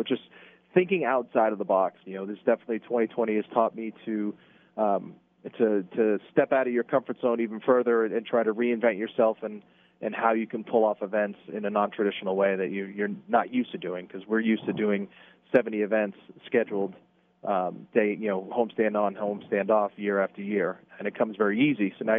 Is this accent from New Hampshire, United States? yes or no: yes; Derry, New Hampshire, United States; It was the old WNDS back in my time growing up in Derry.